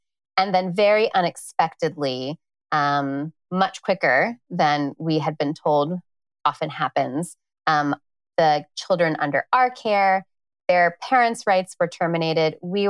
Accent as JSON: {"language": "English", "region": "Midwest", "country": "United States", "tie": "born or raised there", "said": "So I grew up in the American Midwest on white bread and Jesus. I was Catholic. I was kind of steeped in a lot of the messages that a young Catholic girl gets."}